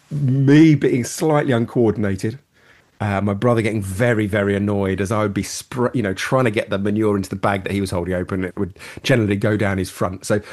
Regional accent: East of England, United Kingdom; So I grew up in Essex, which is kind of 40 miles northeast of the centre of London. And a little bit of a rural area where I grew up.

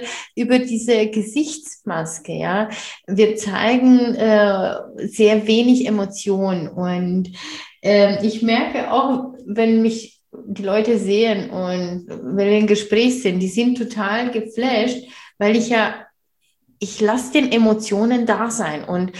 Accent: Romania; German is a second language; now in Germany; ich lebe ja seit 7 Jahren jetzt in Deutschland. Ich komme ja ursprünglich aus Rumänien. Und wir Osteuropäer sind ein bisschen, ja, emotionaler

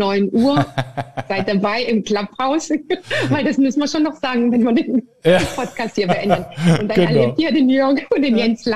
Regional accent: Sömmerda, Thuringia, Germany; born there; also born or lived in Erfurt; Ich bin geboren in Sommerda und war in Erfurt an der Sportschule.

